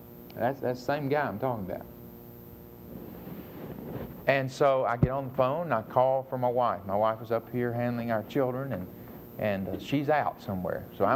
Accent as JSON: {"language": "English", "town": "Nashville", "region": "Tennessee", "country": "United States", "tie": "born or raised there", "said": "Brother North, I grew up in Nashville."}